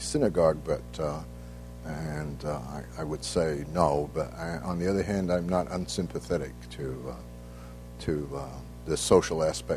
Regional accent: Leeds, Yorkshire and the Humber, United Kingdom; born there; also born or lived in Edinburgh; I was born in Leeds, where my mother's parents lived. They had emigrated from a little town in Poland, and my grandfather had a factory, a tailoring factory that made cloth for tailoring, and the family business was tailoring.

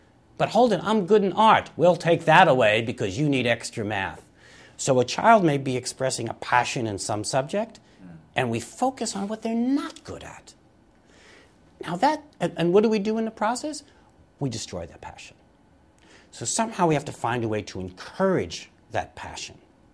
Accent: Bronx, New York, United States; for a kid growing up in the Bronx, to think about being an archaeologist was quite unusual.

